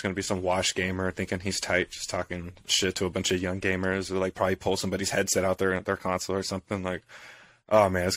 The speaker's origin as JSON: {"language": "English", "region": "California", "country": "United States", "tie": "born or raised there", "said": "I mean, growing up in East County, bro, I mean, it's different from Simi Valley, but like we know people like that."}